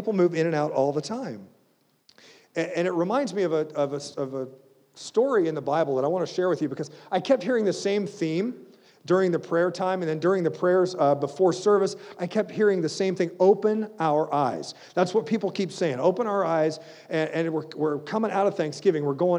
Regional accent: Jacksonville, Florida, United States; And growing up in Jacksonville, we knew everybody in the neighborhood. I knew everybody on every street.

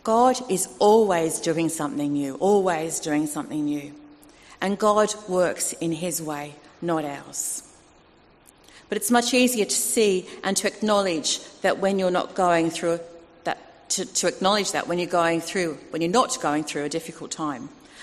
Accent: Australia; accent: Australian; I'm slowly regaining my Australian accent, as you can tell, I'm told. And with that, I'm picking up Australian phrases, some new, some old, and some that I'd be better off not rekindling.

